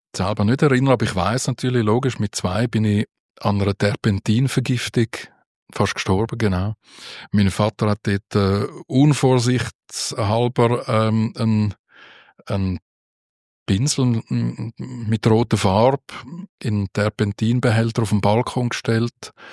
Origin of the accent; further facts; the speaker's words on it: Winterthur, Zurich, Switzerland; Ja, also ich bin in Winterthur geboren, aufgewachsen, in die Schule, in die Lehre. Ja, es ist einfach meine Heimat.